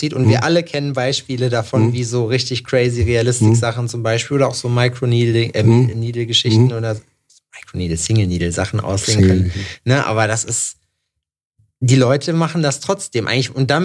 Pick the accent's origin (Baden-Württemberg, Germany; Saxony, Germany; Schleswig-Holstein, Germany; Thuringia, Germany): Thuringia, Germany; Jena; wir haben 100.000 und 110.000 Einwohner, Jena, wo ich herkomme. So, und ist halt eine Unistadt